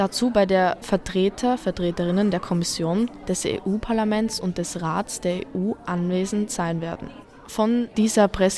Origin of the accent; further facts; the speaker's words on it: Burgenland, Austria; Wir sind aus dem Stolzenburgenland.